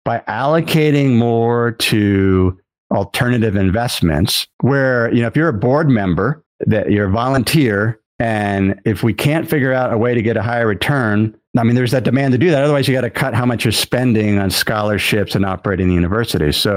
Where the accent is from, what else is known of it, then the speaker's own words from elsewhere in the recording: Cincinnati, Ohio, United States; my hometown where I grew up was Cincinnati.